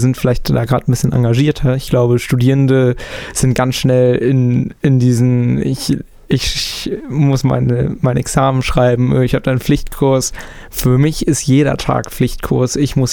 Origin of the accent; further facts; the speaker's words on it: Kiel, Schleswig-Holstein, Germany; In Kiel, wo ich herkomme